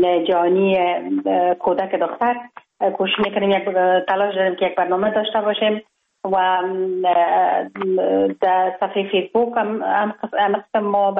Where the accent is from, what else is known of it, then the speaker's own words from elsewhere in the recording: Kabul, Afghanistan; born there; من خوشبختانه در یک خانواده روشن فکر به دنیا آمدم. در شهر کابل در محله کوته سنگی تولد شدم.